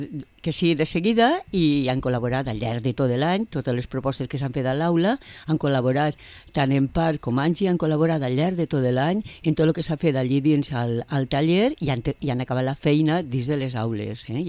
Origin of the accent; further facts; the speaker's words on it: Vila-real, Valencian Community, Spain; vaig a fer un projecte per a Vila-real, que és el meu poble